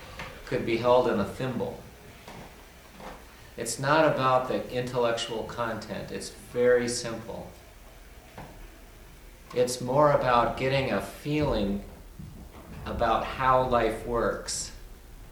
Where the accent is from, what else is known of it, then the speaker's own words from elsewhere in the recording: Minnesota, United States; also born or lived in Colorado; I'm from Colorado. I grew up in Minnesota. Came to Holden Village 30 years ago.